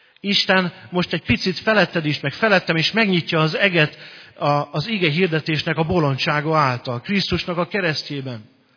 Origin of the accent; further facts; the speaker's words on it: Hungary; mert mi magyarok vagyunk Európában. Ez a mi közegünk.